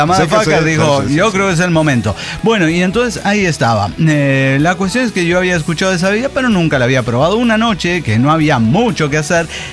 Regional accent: Playa del Carmen, Quintana Roo, Mexico; Soy la Motherfucker de Playa del Carmen.

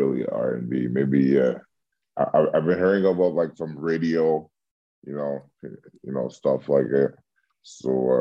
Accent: Montreal, Quebec, Canada; my sisters and I, who were all born and raised here in Montreal.

